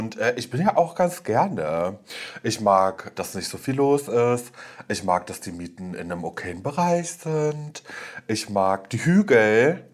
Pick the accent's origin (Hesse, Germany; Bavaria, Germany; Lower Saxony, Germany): Lower Saxony, Germany; Salzgitter; moved away; Ja, Kleinstadt, Salzgitter bei Braunschweig.